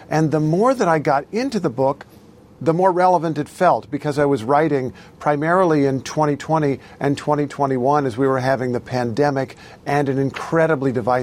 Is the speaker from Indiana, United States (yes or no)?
yes; Indiana, United States; ever since I was growing up in Indiana